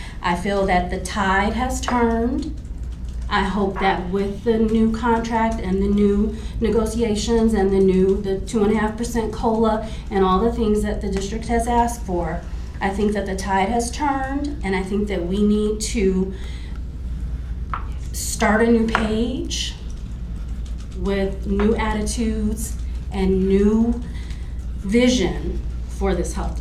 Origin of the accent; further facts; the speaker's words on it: Detroit, Michigan, United States; I'm from Detroit. I'm from the union stronghold of America. I am 100% for unions.